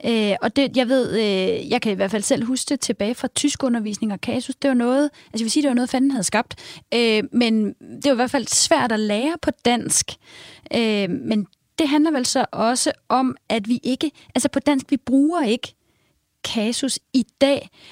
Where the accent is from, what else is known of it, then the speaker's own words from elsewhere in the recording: Copenhagen, Capital Region of Denmark, Denmark; Altså for mig, jeg er jo oprindelig fra København